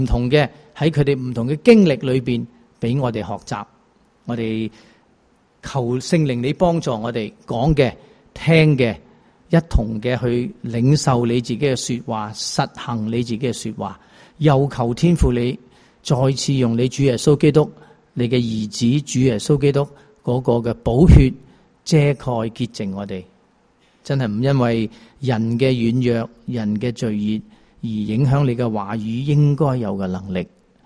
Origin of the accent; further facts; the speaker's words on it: Guangdong, China; 咁我哋中文嘅意思咧系大部分我哋都系广东人